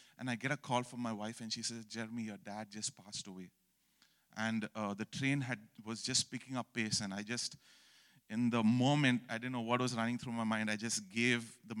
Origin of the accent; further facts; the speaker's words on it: India; growing up in India with the parents, with the faith that my parents had